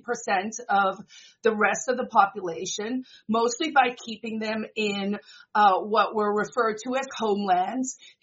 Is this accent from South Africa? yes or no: yes; South Africa; also born or lived in New York City, United States; Although I grew up in South Africa, I actually grew up very internationally as well. So my youth started, was born in 72, and from 73 to 78, actually, we lived in New York City.